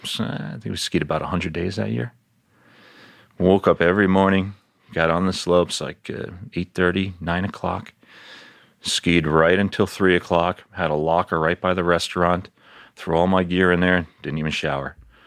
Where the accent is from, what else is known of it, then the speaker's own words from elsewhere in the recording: Queens, New York, United States; also born or lived in Colorado; I grew up in Queens. Yeah, I mean, the only reason I left is because isn't that what you do?